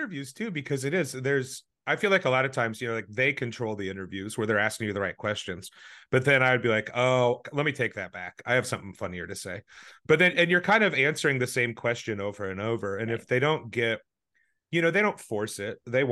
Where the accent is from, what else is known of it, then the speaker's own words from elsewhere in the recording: Midwest, United States; I'm from the Midwest. What can I do for seafood?